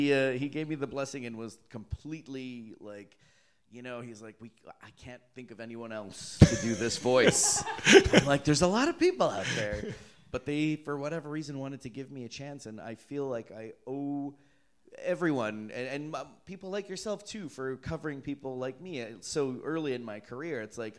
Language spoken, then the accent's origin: English; Toronto, Ontario, Canada; Yeah, I'm from Canada, eh?